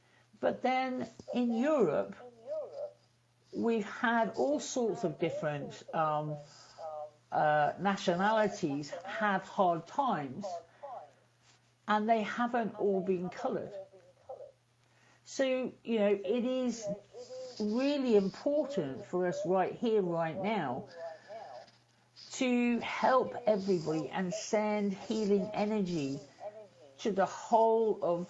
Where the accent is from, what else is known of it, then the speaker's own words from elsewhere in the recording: Liverpool, North West England, United Kingdom; And I was brought up in Liverpool, which was a port.